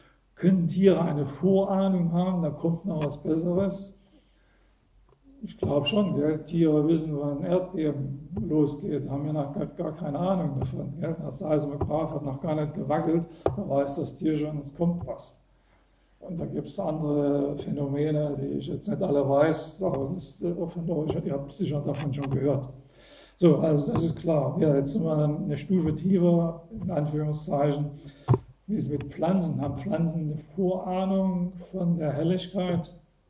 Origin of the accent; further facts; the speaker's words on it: Saxony, Germany; ich bin aus Sachsen, gell? Ich muss sagen, in Sachsen sagen sie alle tot, gell?